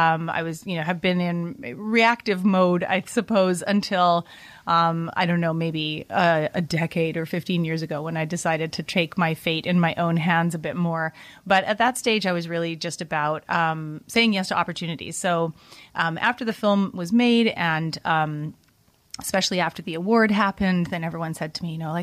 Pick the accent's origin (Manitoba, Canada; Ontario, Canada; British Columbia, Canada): British Columbia, Canada; Vancouver; So I was growing up in Vancouver, Canada.